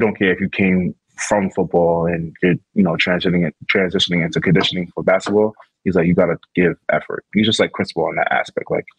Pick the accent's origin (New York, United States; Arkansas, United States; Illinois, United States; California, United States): New York, United States; Brooklyn; I used to be a Knicks fan, but since I'm from Brooklyn, I would say the Nets.